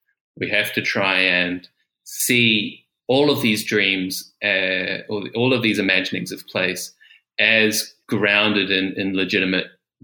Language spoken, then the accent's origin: English; New Zealand; for me as a New Zealander was quite an unusual experience, because in New Zealand we don't have a lot of fire in the landscape.